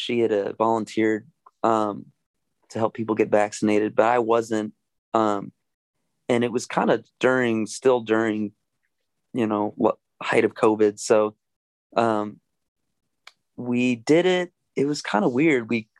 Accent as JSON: {"language": "English", "region": "Arizona", "country": "United States", "said": "I don't think I've even been to Bisbee before, although we're from Arizona."}